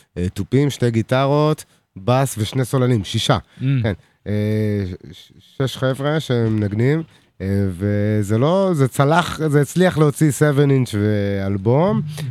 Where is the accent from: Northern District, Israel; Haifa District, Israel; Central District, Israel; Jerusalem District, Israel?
Central District, Israel; Rosh HaAyin; אני במקור מראש העין, שזה מקום מדהים, ממש.